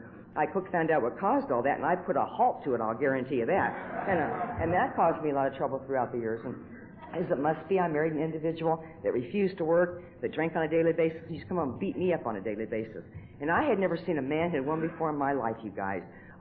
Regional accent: Nebraska, United States; And you know, when I was growing up in Nebraska, there just wasn't a hell of a lot of drugs on the street.

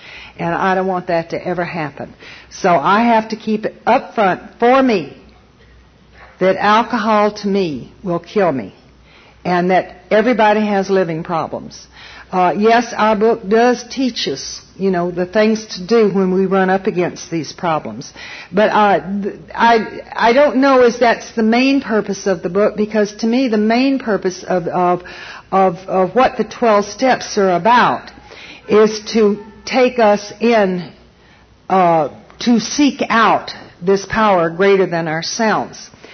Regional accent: Florida, United States; I'm from the South, and that begins to come out after a while. And I had somebody come up to me and ask me later where I was from, and I said, well, originally I'm from Florida.

